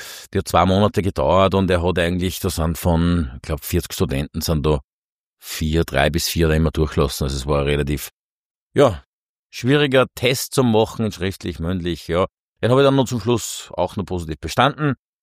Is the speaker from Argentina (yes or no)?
no; St. Oswald bei Freistadt, Upper Austria, Austria; Mehr Oberösterreich geht fast nicht. Ich komme aus dem Mühlviertel und ja, aus dem Bezirk Freistadt, aus dem herrlichen St. Oswald bei Freistadt.